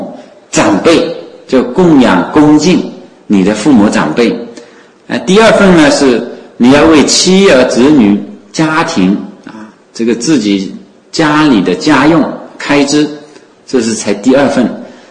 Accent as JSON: {"language": "Chinese", "town": "Wenzhou", "region": "Zhejiang", "country": "China", "said": "所以就亲眷，我们温州人都叫，也叫亲眷。"}